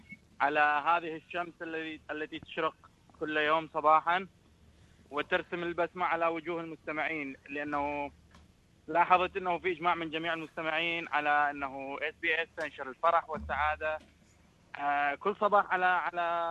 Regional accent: Iraq; أنا من العراق

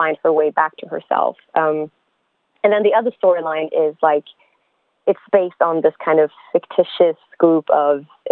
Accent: Stockholm, Stockholm County, Sweden; I was born and raised in Stockholm, Sweden. My parents came here as political refugees before I was born in the early 80s.

